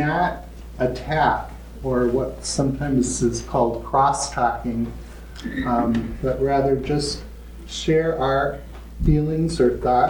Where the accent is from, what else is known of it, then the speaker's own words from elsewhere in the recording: Minnesota, United States; I grew up Lutheran in Minnesota, went to St. Olaf College and Pacific Lutheran Theological Seminary in Berkeley